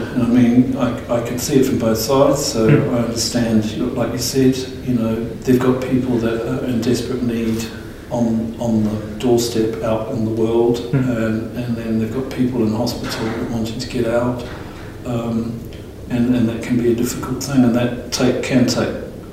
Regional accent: New Zealand; now in England, United Kingdom; So I grew up in New Zealand.

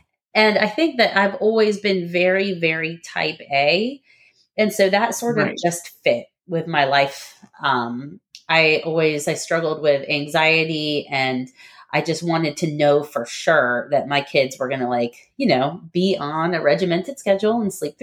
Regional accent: California, United States; for my first three children, we're from California

